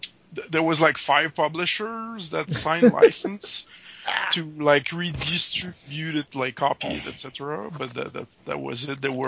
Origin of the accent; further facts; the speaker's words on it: Quebec, Canada; I'm from near Montreal, actually.